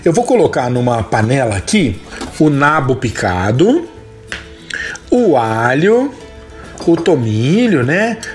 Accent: São Paulo, Brazil; eu falo de salsa porque eu sou de São Paulo, né?

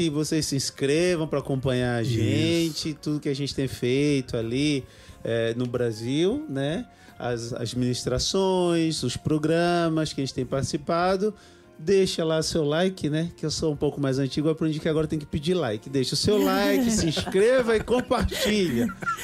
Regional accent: Luanda, Angola; born there; Caluanda, nascido em Luanda. Vi mais novo faz tempo, né? Mas nasci em Angola também. Sou angolano.

